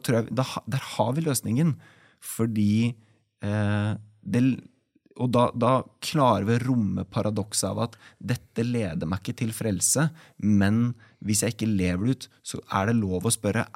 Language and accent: Norwegian; Koppang, Innlandet, Norway; jeg vokste opp på Koppang, og så jeg vokst opp med foreldre som hadde gått, som gikk ut av BCC, altså Brunstad, på tidlig 90-tallet.